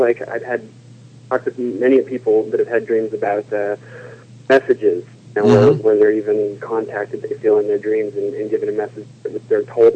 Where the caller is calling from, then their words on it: California, United States; I'm calling from California.